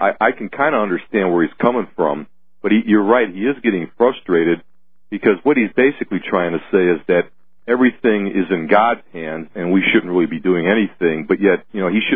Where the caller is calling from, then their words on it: Illinois, United States; Illinois, Alex.